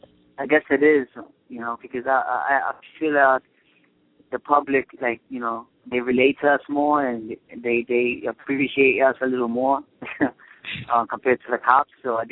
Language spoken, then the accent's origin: English; Bronx, New York, United States; I'm a city kid. I'm a Bronx kid. I grew up in the Bronx